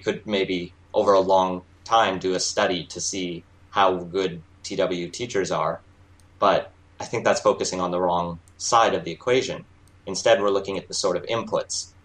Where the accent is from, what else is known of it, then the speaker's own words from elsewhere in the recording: Alberta, Canada; I grew up in Alberta